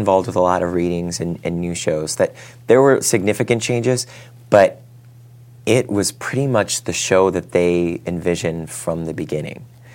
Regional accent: Ohio, United States; I think that I'm from Ohio, I'm an Irish Catholic

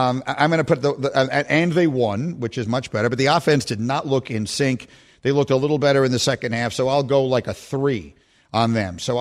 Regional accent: New York, United States; I grew up in Lower Manhattan. My high school prom was in the Vista Hotel, which was in the World Trade Center.

